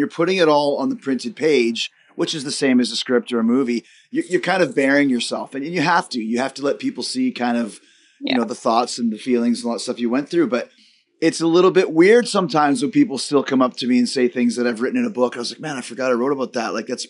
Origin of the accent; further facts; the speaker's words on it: Canada; Let's kind of start because I'm Canadian, mm-hmm, and I have been skiing since I was 8 years old.